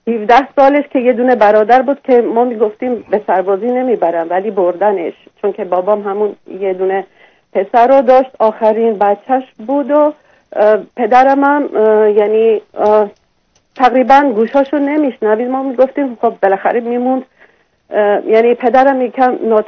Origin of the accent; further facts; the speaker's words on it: Iran; moved away as an adult; now in United States; 24 سال پیش که من از ایران در اومدم بیرون، اومدم خارج، بعد اومدم امریکا،